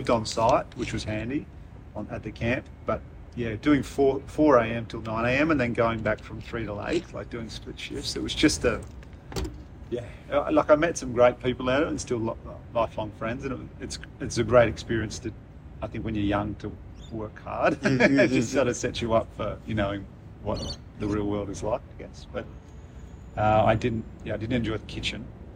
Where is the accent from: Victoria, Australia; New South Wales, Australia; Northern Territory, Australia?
New South Wales, Australia; Batemans Bay; And then I saw … at my RSL in my hometown, Batemans Bay, when I was 17